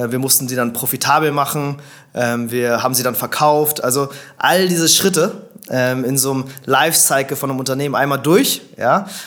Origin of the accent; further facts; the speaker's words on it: Berlin, Germany; Also ich bin in Berlin geboren, vor ein bisschen mehr als 30 Jahren, bin hier aufgewachsen. Meine Mama ist Amerikanerin, mein Vater ist Deutscher.